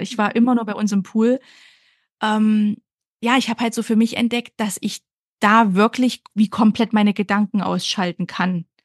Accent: Baltic coast, Germany; born there; Ich bin ja auch an der Ostsee geboren und ja, bin ja so ein Wassermensch.

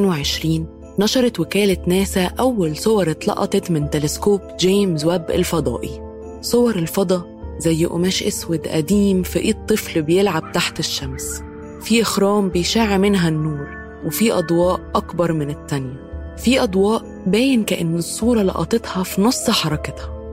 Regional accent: Egypt; كوني مصرية حبيت أستكشف تأثير النجوم والفلك على الحضارة والأساطير المصرية القديمة على وجه التحديد

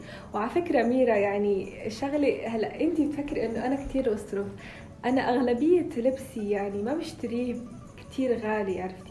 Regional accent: Rabat, Rabat-Salé-Kénitra, Morocco; من الرباط.

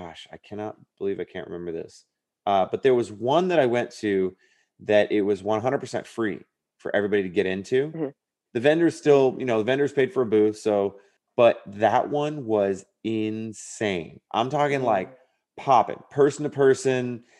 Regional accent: Texas, United States; born there; I was probably there for 3 months as an infant, but still I was born in Texas.

